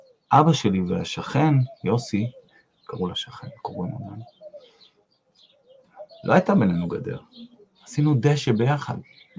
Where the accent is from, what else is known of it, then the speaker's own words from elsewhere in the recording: Beit Arye, Judea and Samaria, Israel; also born or lived in Givatayim; כשהייתי בן 10, גרתי בגבעתיים, נולדתי בגבעתיים, ובגיל 10, זה היה בשנת 81, עברנו בית לבית אריה, וההורים שלי היו ממקימי בית אריה.